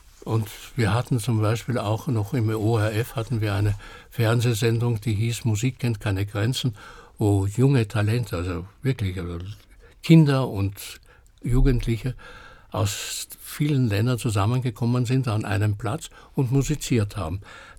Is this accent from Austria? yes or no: yes; Vienna, Austria; Aber Klassik ist natürlich, als Wiener bist du mit Klassik natürlich irgendwo sehr verbunden und auch mit Operette oder solchen Sachen.